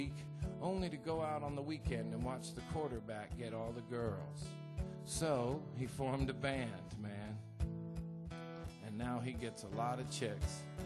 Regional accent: Portland, Oregon, United States; I come from Portland, Oregon is where I come from. A lot of my songs are about that, I guess.

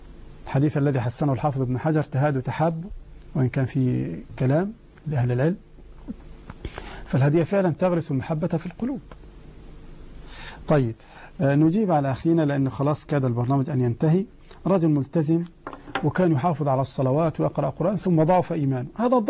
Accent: Egypt; المهر عندكم عندنا في مصر اسمه القائمة

